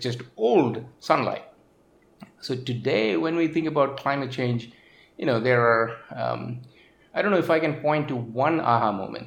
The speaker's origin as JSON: {"language": "English", "country": "India", "tie": "born or raised there", "said": "I grew up in India, I was doing my undergraduate there"}